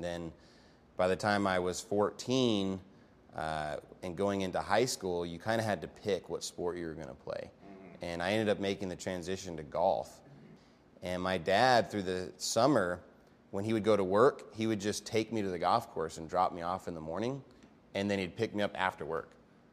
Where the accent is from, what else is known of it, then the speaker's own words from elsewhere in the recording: Amarillo, Texas, United States; also born or lived in Dallas-Fort Worth; Actually, when we moved from the Dallas-Fort Worth area to the Amarillo area when I was in the second grade, my parents actually put me in private Christian school.